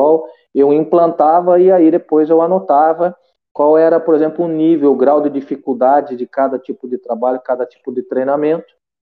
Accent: Taubaté, São Paulo, Brazil; Eu sou paulista da cidade de Taubaté e fiz a minha universidade lá na Unital.

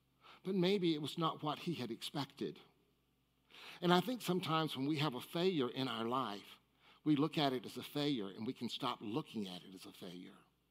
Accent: the South, United States; growing up in the South, I thought to myself, wow, God, I am really, God, I am okay with hunting rifles for sport.

